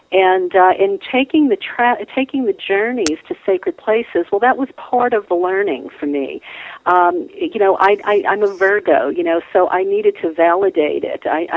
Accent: New Orleans, Louisiana, United States; now in California, United States; I grew up in New Orleans, and that was the Bible Belt.

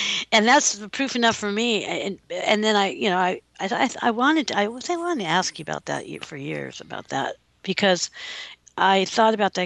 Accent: United States; I mean, I'm talking about here out where we were raised in America, you know, whatever Americans that we are.

